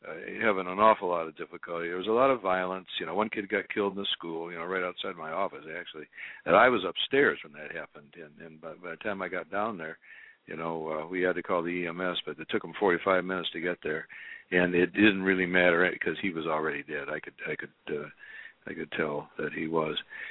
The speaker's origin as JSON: {"language": "English", "town": "Detroit", "region": "Michigan", "country": "United States", "tie": "born or raised there", "said": "You know, they were going to come from my hometown. You know, which is Detroit."}